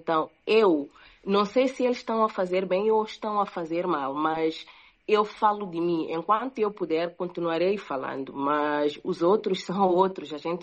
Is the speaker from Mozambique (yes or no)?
yes; Mozambique; eu sendo moçambicana, eu sendo uma voz